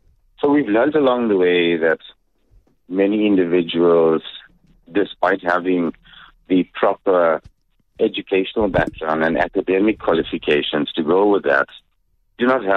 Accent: South Africa; We have not made it a part of being South African. So, you know, being proudly South African is we are the Rainbow Nation.

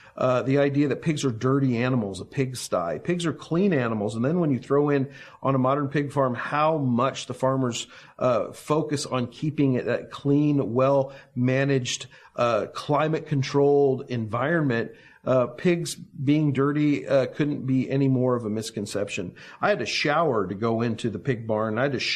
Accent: Kansas City, Kansas, United States; You know, I grew up in western Kansas City, the most rural part of Kansas City, and I wanted a job as a kid.

